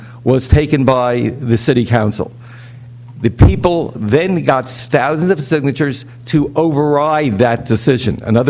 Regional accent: San Luis Obispo, California, United States; from San Luis Obispo.

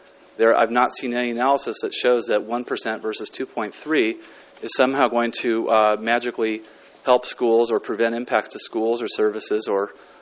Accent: Isla Vista, California, United States; I'm originally from Santa Barbara, actually Isla Vista, if you can believe that.

